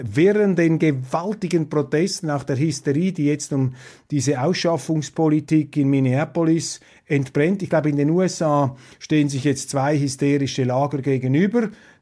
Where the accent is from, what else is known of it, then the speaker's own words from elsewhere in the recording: Switzerland; wenn wir als Schweizer und lediglich 25% Deutsche über Deutschland sprechen.